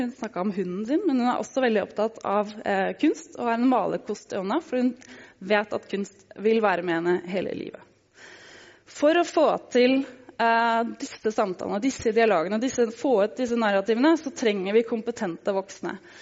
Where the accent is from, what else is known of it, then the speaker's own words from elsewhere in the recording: Vestby, Akershus, Norway; Jeg har vokst opp i Pepperstad skog, inne i skaven i Vestby